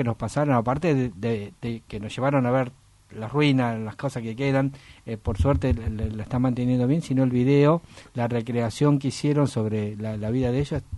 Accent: Tucumán, Argentina; Dirán, si yo soy de Tucumán, ¿qué es? Es la primera vez que recorro mi provincia de esta manera

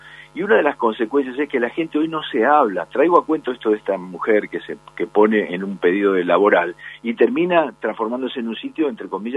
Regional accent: Bariloche, Río Negro, Argentina; me crié en Bariloche, jugaba al básquet porque al fútbol no se podía jugar, o sea, no me crié en el ambiente futbolístico.

